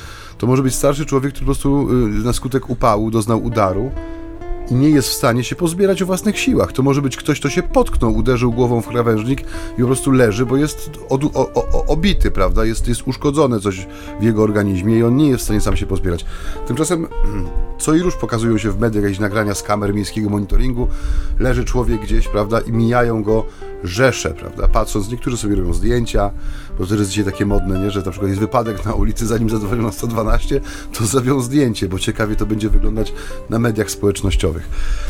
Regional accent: South, Poland; Jednego lata była taka fala u nas tam na południu, niedaleko mojej rodzinnej miejscowości, fala podpaleń.

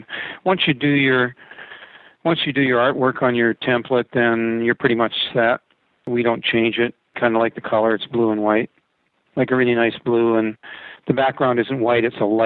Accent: Canada; Go to Canada because I'm from Canada

